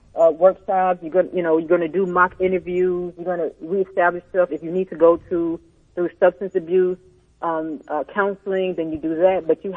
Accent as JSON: {"language": "English", "town": "Chicago", "region": "Illinois", "country": "United States", "said": "I am, but I'm actually from Chicago. I'm here visiting for the weekend."}